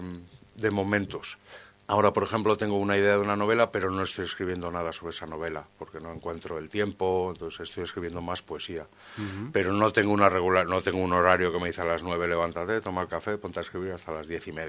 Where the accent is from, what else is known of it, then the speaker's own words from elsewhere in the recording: Basque Country, Spain; now in Formentera, Spain; De Euskadi me fui por unas cuantas cosas y de Barcelona por el ruido de la ciudad, no lo soporto. Yo siempre he vivido en un pueblo pequeño, digo, bueno, me fui de Euskadi, voy a vivir en una ciudad, voy a conocer cómo es una gran ciudad. He durado 4 años y fuera.